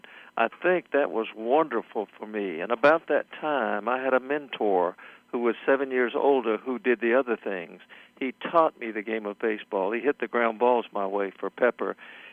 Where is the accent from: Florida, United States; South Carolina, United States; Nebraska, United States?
South Carolina, United States; Sumter; the New York Yankees had a farm club that had spring training in my hometown, Sumter, South Carolina.